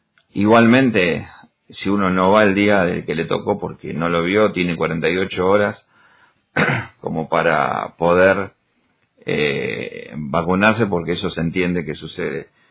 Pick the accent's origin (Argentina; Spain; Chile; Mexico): Argentina; Entonces, no somos inmortales los argentinos y tenemos que tener cuidado